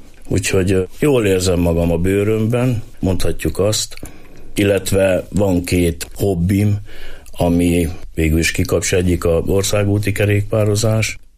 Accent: Hajdúnánás, Hajdú-Bihar, Hungary; hajdúsági vagyok, azért hazahúzott a szívem, tehát Hajdúnánáson nem volt akkor lehetőség, és így kerültem Debrecenbe.

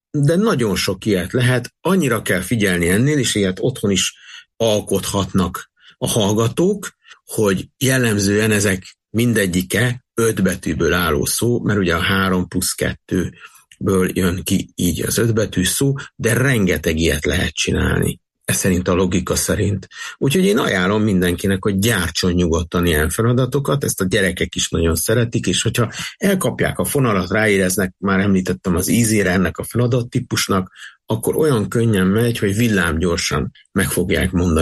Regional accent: Miskolc, Borsod-Abaúj-Zemplén, Hungary; én pedig ugye miskolci vagyok

